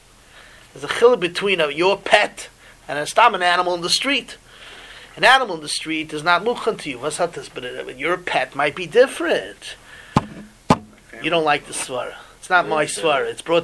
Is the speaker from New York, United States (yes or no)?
yes; Queens, New York, United States; I grew up in Queens. In Queens, people had pets.